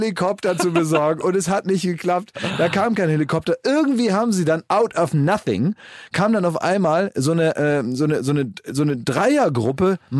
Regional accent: Vechta, Lower Saxony, Germany; in Vechta, in meiner Heimat, an eine Tankstelle gefahren und dann mussten wir da einfach so 2-3 Stunden abhängen.

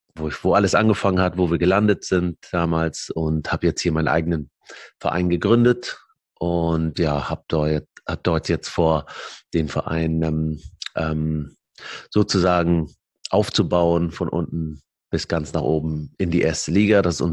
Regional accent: Germany; also born or lived in Lebanon; Ich bin 82 geboren im Libanon und dann mit 6 sind wir aus dem Libanon dann ausgereist wegen dem Bürgerkrieg, geflohen über Stationen nach Deutschland und bin dann hier aufgewachsen, mehr oder weniger.

